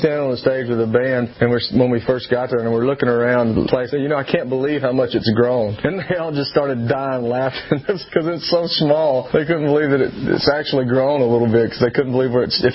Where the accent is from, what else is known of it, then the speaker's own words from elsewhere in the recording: Louisiana, United States; You know, I grew up in Louisiana, and, you know, that's about as country as you can get.